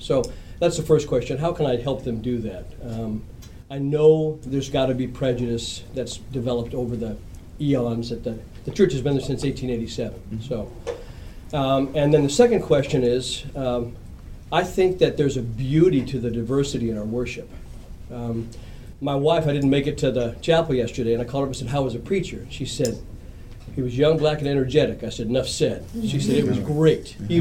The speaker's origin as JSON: {"language": "English", "town": "San Diego", "region": "California", "country": "United States", "tie": "born or raised there", "also_born_or_lived": "Washington, D.C.", "said": "I was raised in San Diego, very diverse ethnically. Then I spent 22 years in Washington, D.C., extremely diverse ethnically."}